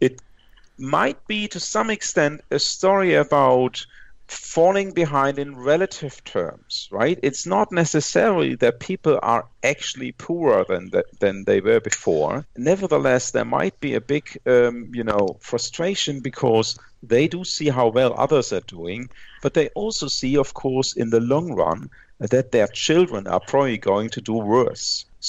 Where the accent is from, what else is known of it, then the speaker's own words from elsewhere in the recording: Bavaria, Germany; now in Berlin, Germany; Let's say I'm from Berlin. Originally, I'm from Bavaria.